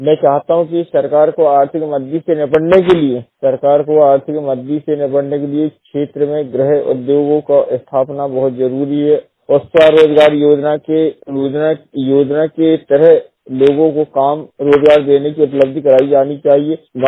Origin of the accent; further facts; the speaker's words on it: Seoni, Madhya Pradesh, India; मैं जिला सिवनी का निवासी हूँ